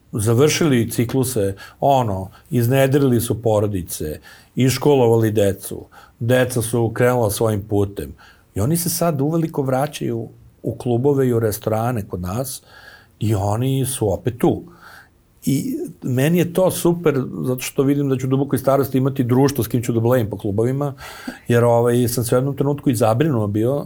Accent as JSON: {"language": "Serbian", "region": "Belgrade", "country": "Serbia", "tie": "born or raised there", "said": "Beograd je nekad živeo 24/7. Znači, sećam se dok sam išao kao klinac busom"}